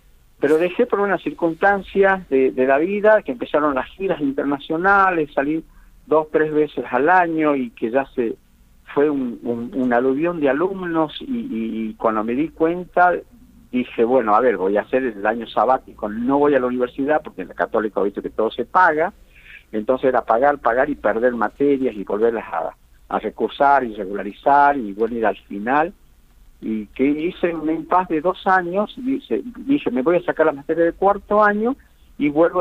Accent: El Aguilar, Jujuy, Argentina; born there; yo nací en El Aguilar, por una circunstancia. Mi papá estaba trabajando en la compañía

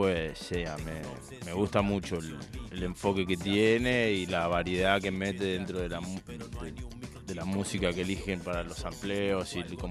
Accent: San Martín de los Andes, Neuquén, Argentina; also born or lived in Bariloche; Nací en Bariloche, así que después viví en San Martín de los Andes. Siempre estuve... mi infancia básicamente fue en el bosque, en la montaña.

